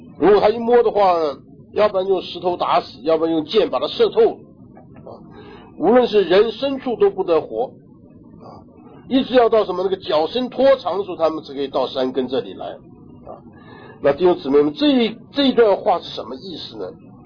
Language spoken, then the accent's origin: Chinese; China; 我们中国人讲这个飞蛾扑火